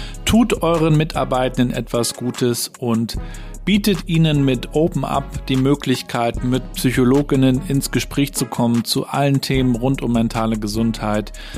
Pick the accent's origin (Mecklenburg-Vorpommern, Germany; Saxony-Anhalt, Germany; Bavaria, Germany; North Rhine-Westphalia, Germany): Mecklenburg-Vorpommern, Germany; Rostock; Wir haben hier bei uns in Rostock in der DDR-Zeit, da war ja der Strand quasi die Grenze.